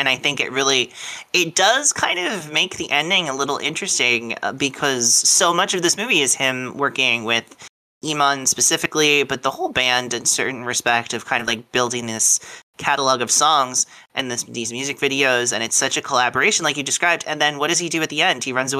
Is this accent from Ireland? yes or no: yes; Ireland; And you're like, I'm from Ireland. Nice to meet you.